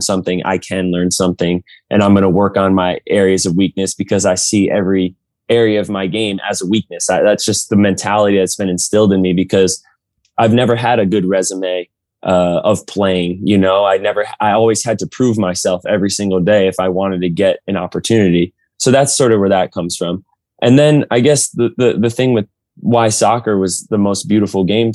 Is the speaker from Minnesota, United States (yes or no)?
no; New Jersey, United States; I was from North Jersey, Yankees. I was a big Devils hockey guy, like the Nets, you know